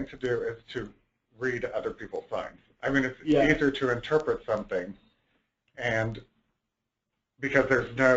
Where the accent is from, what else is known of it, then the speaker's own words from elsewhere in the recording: United States; just, you know, being American, I thought just like anywhere else